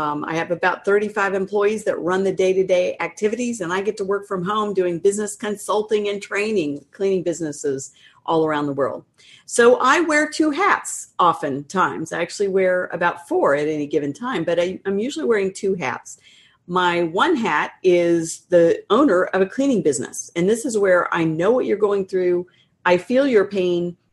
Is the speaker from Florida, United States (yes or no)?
yes; Florida, United States; I'm actually from Florida, but I can rock a good howdy when I want to.